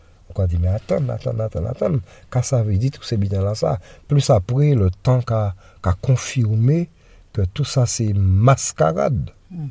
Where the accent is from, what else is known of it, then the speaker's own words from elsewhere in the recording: Guadeloupe; Et en tant que Guadeloupéen, poser des questions